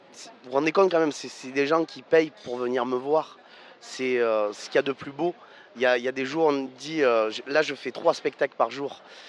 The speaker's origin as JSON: {"language": "French", "town": "Arles", "region": "Provence-Alpes-Côte d'Azur", "country": "France", "tie": "born there", "accent": "Provençal", "said": "je suis né à Arles, je suis un Provençal, et j'ai jamais voulu enlever mon accent, parce que ça fait partie de moi"}